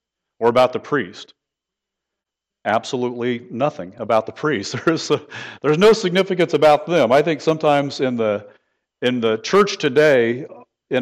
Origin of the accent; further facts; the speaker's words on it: United States; because I'm an American, so I really don't study the rest of the world as much